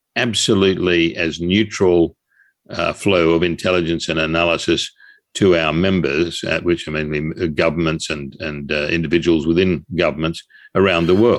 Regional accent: Australia; As you can tell by my accent, I'm not exactly an American, I'm Australian.

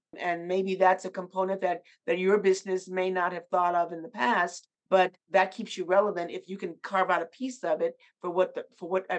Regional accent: Washington, D.C., District of Columbia, United States; I spent more time in Atlanta for EEI than I did in my hometown of Washington, D.C.

